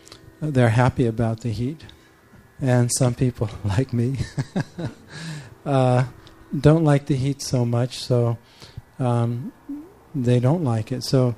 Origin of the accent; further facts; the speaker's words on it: San Francisco, California, United States; yes, I grew up in San Francisco. That's who I am.